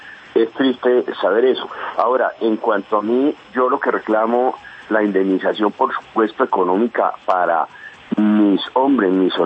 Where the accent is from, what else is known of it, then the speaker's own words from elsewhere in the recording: Colombia; Eso me duele a mí, como colombiano y como soldado.